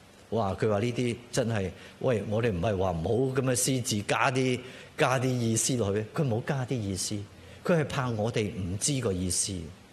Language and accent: Chinese; Hong Kong; first language Cantonese; Chinese is a second language; 我是广东话，我是香港来的，学了这么久英文